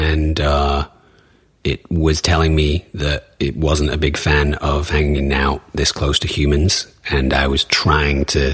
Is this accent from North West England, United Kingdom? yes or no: yes; Manchester, North West England, United Kingdom; I come from Manchester. But I don't say that. I say Manchester. I come from Manchester.